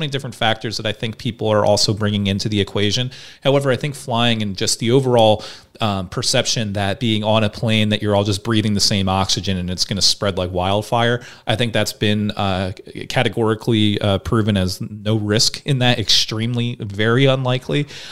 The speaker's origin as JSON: {"language": "English", "country": "United States", "accent": "Philly Jersey", "said": "My Philly Jersey accent is going to have me mispronouncing that forever."}